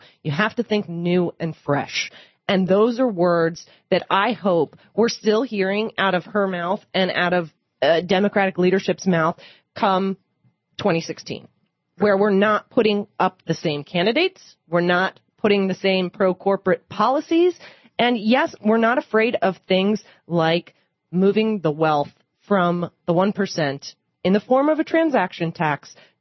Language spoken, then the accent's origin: English; the South, United States; And, you know, I'm from the South. Proudly, for the most part, except that whole racism thing.